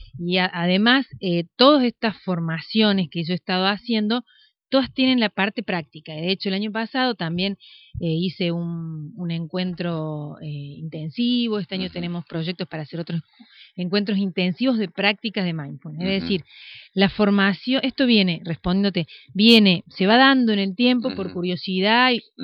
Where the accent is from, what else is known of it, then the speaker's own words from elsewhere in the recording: Córdoba, Argentina; now in Concordia, Argentina; yo soy licenciada en psicología, yo soy recibida de la Universidad Nacional de Córdoba, soy de Córdoba.